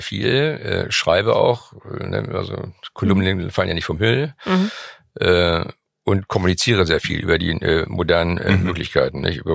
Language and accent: German; Schleswig-Holstein, Germany; Du gehst nochmal in den Landtagswahlkampf Schleswig-Holstein, weil das mein Heimatland ist